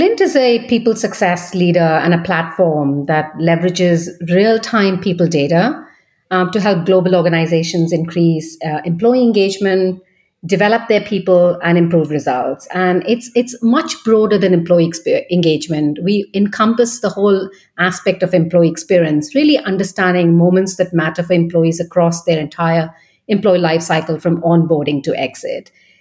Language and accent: English; Kolkata, West Bengal, India; moved away as an adult; also born or lived in Paris / Munich / Vienna; now in London, United Kingdom; I'm originally from India in Kolkata. I was born and bred there. And over the last 20 years, I've worked and studied in cities all over Europe, including Paris, Munich, and Vienna. I, of course, now live in London.